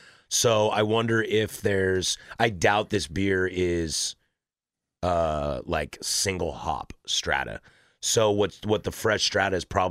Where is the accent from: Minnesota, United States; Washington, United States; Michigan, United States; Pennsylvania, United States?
Washington, United States; Spokane; born there; I was born in Spokane and went to school at Wazoo, go Cougs